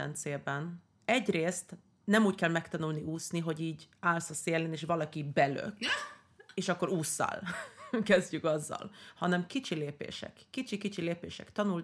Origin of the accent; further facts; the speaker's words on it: Sweden; mikor felnőttem Svédországban